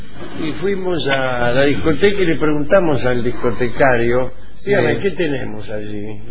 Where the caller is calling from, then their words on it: Florencio Varela, Buenos Aires Province, Argentina; de Fusio Varela.